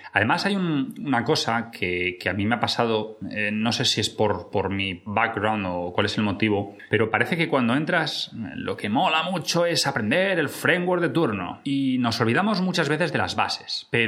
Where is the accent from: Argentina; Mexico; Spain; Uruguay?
Spain; Nosotros somos de España, para la gente que nos oye desde Latinoamérica